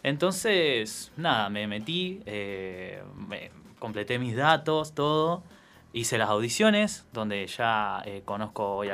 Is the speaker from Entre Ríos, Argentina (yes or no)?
no; Santa Isabel, La Pampa, Argentina; moved away as an adult; now in Santa Rosa, Argentina; yo no soy de Santa Rosa, yo soy de Santa Isabel. Me nací y me crié ahí hasta mis 18 años y después, cuando terminé el secundario, ya me vine acá a estudiar.